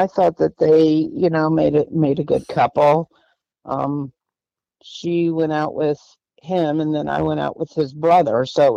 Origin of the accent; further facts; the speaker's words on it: Tarpon Springs, Florida, United States; Tarpon Springs. We grew up in Tarpon Springs.